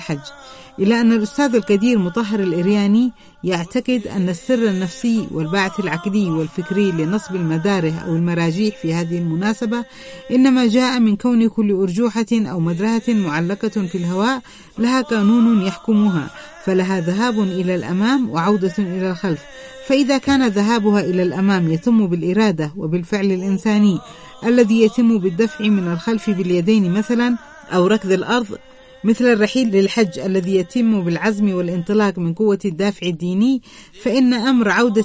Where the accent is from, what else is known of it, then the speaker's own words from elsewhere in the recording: Yemen; في طفولتي في تهامة.